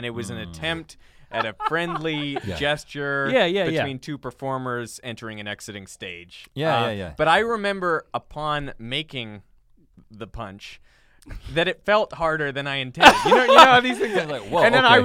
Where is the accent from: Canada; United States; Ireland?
Canada; I'm also saying sorry as a Canadian